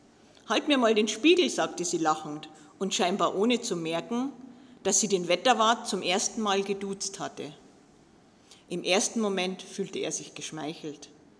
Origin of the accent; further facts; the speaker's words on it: Garmisch-Partenkirchen, Bavaria, Germany; ich bin in Garmisch-Partenkirchen geboren und aufgewachsen.